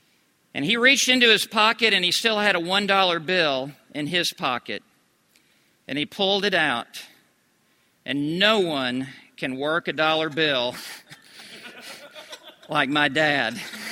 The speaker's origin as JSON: {"language": "English", "town": "Memphis", "region": "Tennessee", "country": "United States", "tie": "born or raised there", "said": "I grew up in Memphis, Tennessee. I went out to West Texas, to Texas Tech, to go to college."}